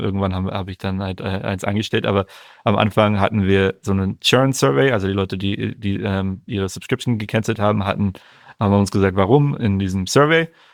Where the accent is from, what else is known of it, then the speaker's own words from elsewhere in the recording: Northern Germany, Germany; also born or lived in Munich; Ich bin in München geboren, bin in Norddeutschland dann aufgewachsen